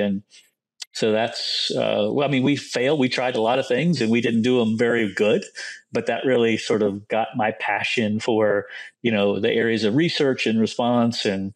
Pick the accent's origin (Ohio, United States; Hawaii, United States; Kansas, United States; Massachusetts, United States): Ohio, United States; now in Virginia, United States; I grew up in Ohio in farm country, small area, and I just realized maybe Baltimore wasn't the place for me to go right away at that age.